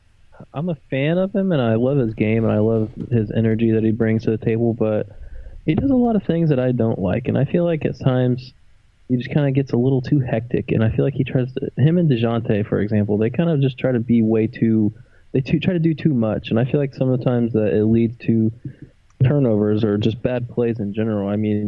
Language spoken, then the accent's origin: English; Indiana, United States; I'm from Indiana, and I actually went and watched the Spurs play the Pacers.